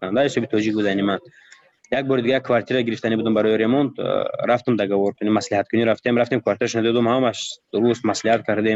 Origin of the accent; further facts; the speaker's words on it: Tajikistan; من گفتم من تاجیکم از تاجیکستانم